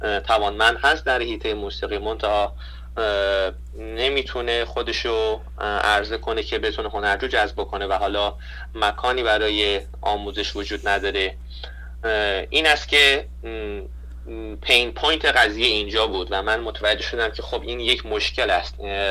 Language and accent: Persian; Iran; now in United States; خب امکانی که ما داشتیم در ایران، همیشه ما خب تو یک جو آموزشگاه موسیقی بزرگ شدیم، حالا دهه 60 ها همیشه امکان داشتیم که بریم آموزشگاه